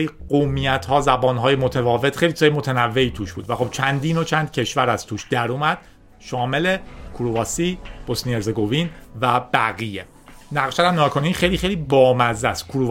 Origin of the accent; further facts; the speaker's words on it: Iran; معلومه که من به عنوان یک ایرانی خسته میگفتم خب من نمیتونم بیام